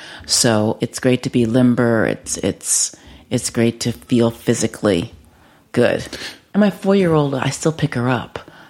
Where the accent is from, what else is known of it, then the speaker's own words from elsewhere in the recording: Bronx, New York, United States; I'm from the Bronx, yes.